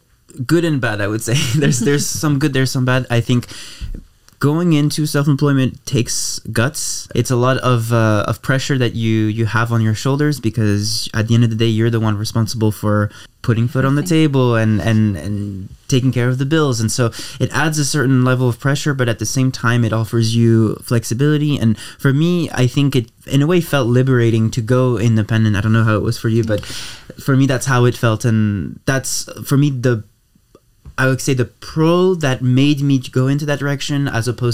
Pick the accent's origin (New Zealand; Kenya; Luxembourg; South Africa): Luxembourg; also born or lived in Monaco / United States; I mean, I'm from Luxembourg, but I grew up in Monaco in the US, so I had to learn to adapt